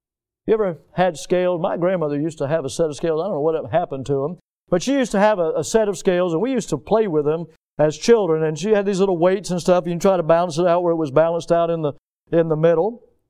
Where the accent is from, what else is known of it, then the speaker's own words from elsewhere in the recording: the South, United States; accent: southern; I'm sure that my southern accent probably helped a little bit with that.